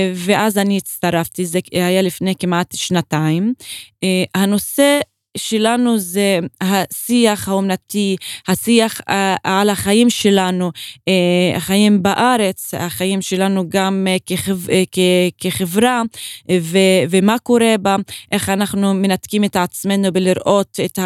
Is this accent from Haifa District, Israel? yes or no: yes; Umm al-Fahm, Haifa District, Israel; זה גם מזהה עם העיר מולדת שלי, אום אל-פחם.